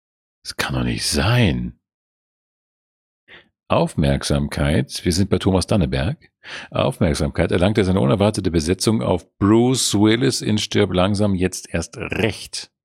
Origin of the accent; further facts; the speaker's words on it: Heligoland, Schleswig-Holstein, Germany; James Krüs, ein Schriftsteller aus meiner Heimat, Helgoland.